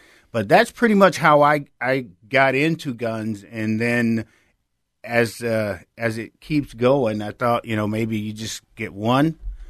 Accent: Memphis, Tennessee, United States; Well, I basically, I'm from Memphis, Tennessee.

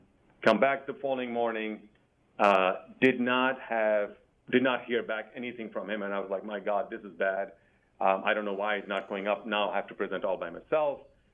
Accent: India; I grew up in India

